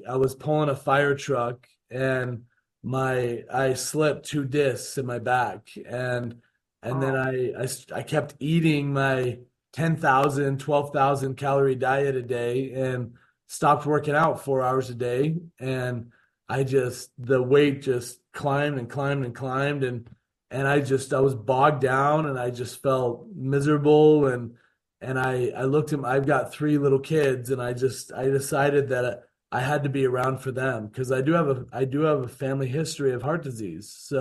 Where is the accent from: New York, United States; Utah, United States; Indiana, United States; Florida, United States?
Utah, United States; I'm from Utah. That's my home base.